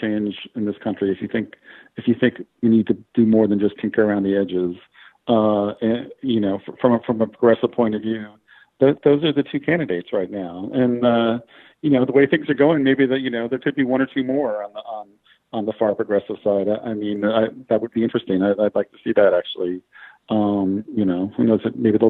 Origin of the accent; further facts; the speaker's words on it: Philadelphia, Pennsylvania, United States; or, you know, in my hometown, Philadelphia.